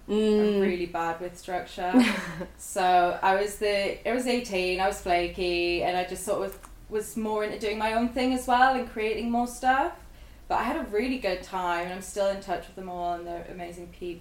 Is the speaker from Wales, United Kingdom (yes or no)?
no; Sunderland, North East England, United Kingdom; So I'm originally from Sunderland, and I grew up there, and I was really into the alternative metal scene.